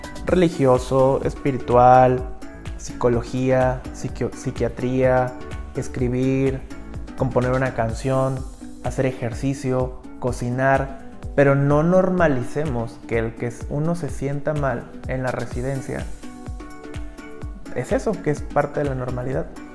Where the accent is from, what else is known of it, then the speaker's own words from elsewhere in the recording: Veracruz, Mexico; moved away as an adult; quería regresarme a Veracruz. Yo salí de Veracruz cuando ingresé a medicina interna.